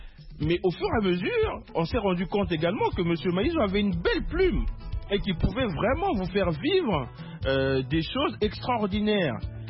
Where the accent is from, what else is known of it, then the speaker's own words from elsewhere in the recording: Rennes, Brittany, France; Oui, je suis un breton, monsieur.